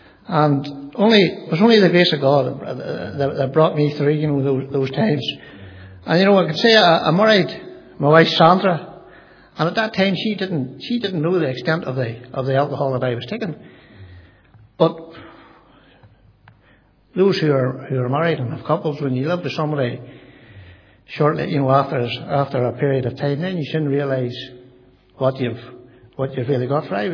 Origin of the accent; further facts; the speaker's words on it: Maghera, Northern Ireland, United Kingdom; As a young man growing up in Makara, and a lot of young men at that time in Makara, we get into a lot of trouble.